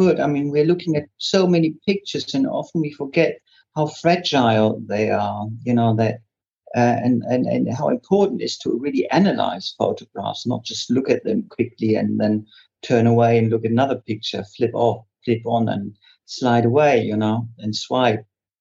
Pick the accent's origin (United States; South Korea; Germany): Germany; Bielefeld, North Rhine-Westphalia; English is a second language; there's like more or less a deportation from my hometown, Bielefeld.